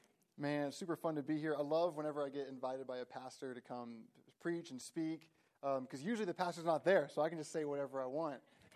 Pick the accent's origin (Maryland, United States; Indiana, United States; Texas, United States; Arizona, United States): Texas, United States; Austin; So I grew up in Austin, Texas, big high school, a couple thousand people.